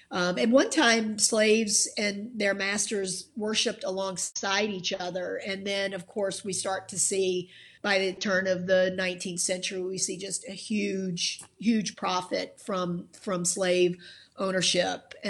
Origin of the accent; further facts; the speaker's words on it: the South, United States; it was very difficult for me to believe growing up in the South that we did not outlaw legal discrimination against African-Americans until 1965